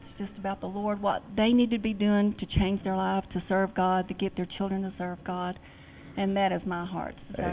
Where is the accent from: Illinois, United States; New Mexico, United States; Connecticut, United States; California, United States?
New Mexico, United States; Hobbs; my son and I we're from Hobbs, New Mexico. Came from Hobbs